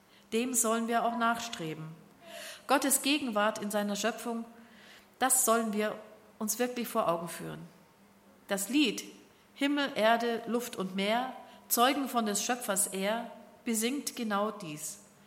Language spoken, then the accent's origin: German; Germany; Ich bin froh, dass ich als Deutsche geboren bin und nicht als Syrerin.